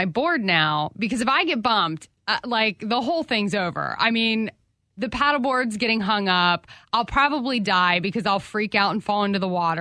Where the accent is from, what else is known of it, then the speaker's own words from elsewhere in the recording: Florida, United States; Honest to God, I grew up in Florida.